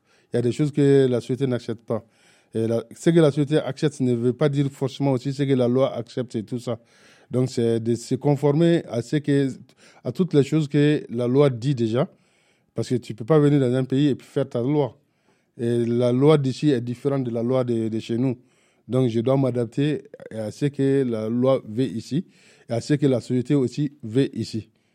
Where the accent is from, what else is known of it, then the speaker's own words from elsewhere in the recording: Mali; French is a second language; J'ai appris le français à l'école parce que au Mali, la loi dit qu'on doit être scolarisé à l'âge de 7 ans.